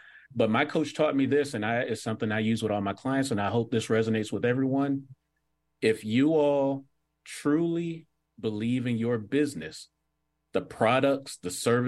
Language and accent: English; Florida, United States; I grew up in South Florida during the 80s. I call it the Scarface era.